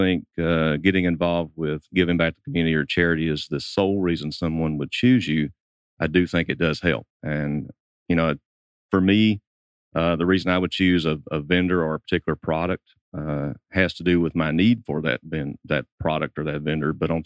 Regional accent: Canton, United States; To give you an example, in my hometown of Canton, we're looking at any 350 and up

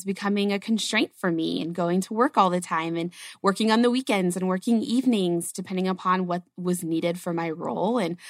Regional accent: Florida, United States; I was born and raised in Florida, and so I went from hot and sticky to hot and dry.

